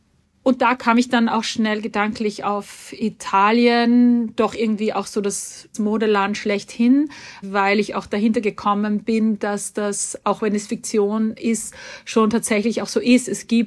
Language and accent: German; Salzkammergut, Austria; Ich bin im Salzkammergut aufgewachsen in Österreich und das ist auch eine Gegend, wo ich manchmal bei Interviews früher gesagt habe, ich komme dort her, wo andere Urlaub machen.